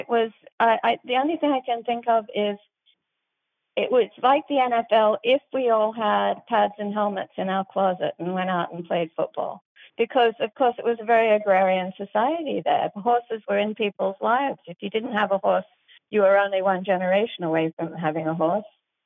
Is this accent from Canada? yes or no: no; Australia; moved away as an adult; now in United States; she's very much based on my own experience as an Australian who came to America to study and ended up getting a fantastic job here.